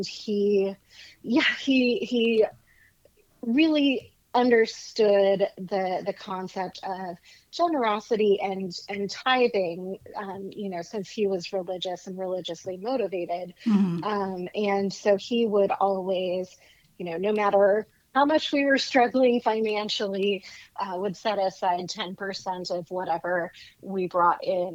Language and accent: English; Haiti; now in United States; Sure. Well, I actually entirely grew up in Haiti, and my parents retired from there.